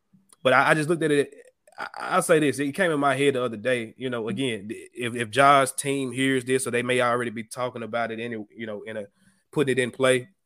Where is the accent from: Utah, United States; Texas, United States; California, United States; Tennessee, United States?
Tennessee, United States; Memphis; Like, I grew up in Memphis, bro. And I remember, you know, in the 90s, early 2000s, we had things to do.